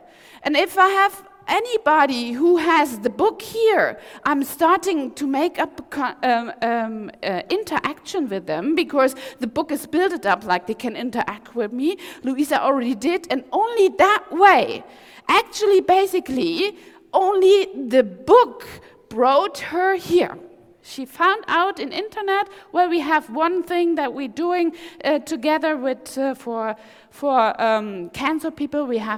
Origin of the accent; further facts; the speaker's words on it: East Germany, Germany; English is a second language; Back in the days, I grew up in East Germany, there was all searching for or demanding on the Stasi is not a friendly thing